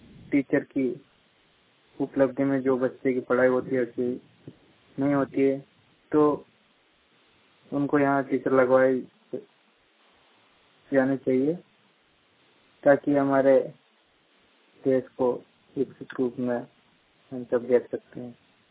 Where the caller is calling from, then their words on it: Jajlav, Rajasthan, India; जजलाव राजस्थान राज्य से … बोल रहा हूँ। हमारे गांव में जो स्कूल है सीनियर और हाई सेकेंडरी स्कूल